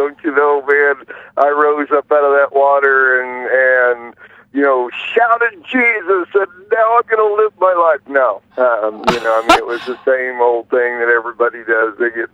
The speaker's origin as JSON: {"language": "English", "town": "Parsons", "region": "Kansas", "country": "United States", "tie": "born or raised there", "said": "in my hometown of Parsons, Kansas, southeast Kansas."}